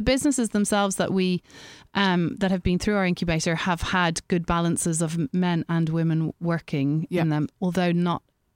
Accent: Ireland; See, I, being Irish, I've got a big … fangirl thing.

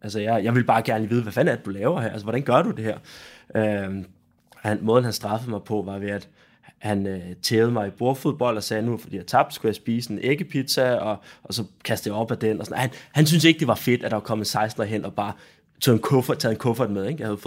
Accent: Central Denmark Region, Denmark; Jeg er opvokset i Vestjylland

